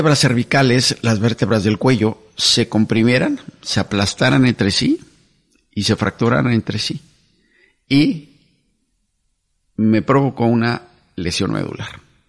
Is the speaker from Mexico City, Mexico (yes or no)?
yes; Mexico City, Mexico; Crecí en la Ciudad de México. Y mi mamá nos inculcó los valores de la cultura alemana.